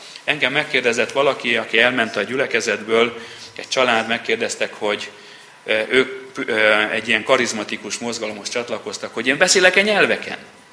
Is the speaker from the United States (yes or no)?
no; Transylvania, Romania; Egy magyar faluban nőttem fel, románul úgy annyit tanultam, mint ti oroszul annak idején